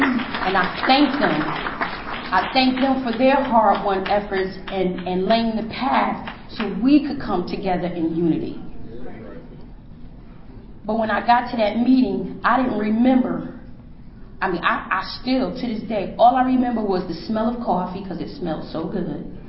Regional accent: Newark, New Jersey, United States; now in Woodbridge, United States; I live in Woodbridge, Virginia. Little itty bitty small town. I migrated there by way of Newark, New Jersey. That's my home. That's where I come from.

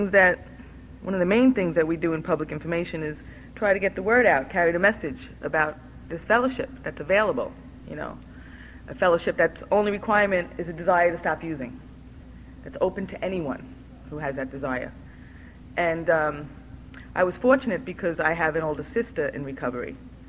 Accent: Brooklyn, New York, United States; I'm from Kings Bay area, Brooklyn, New York.

